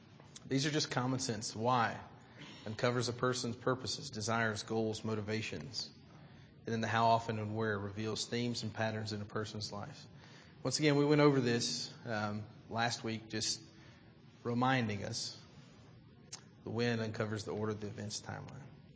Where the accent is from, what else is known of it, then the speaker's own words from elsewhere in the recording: Alabama, United States; I grew up in South Alabama. That's different than southwestern PA.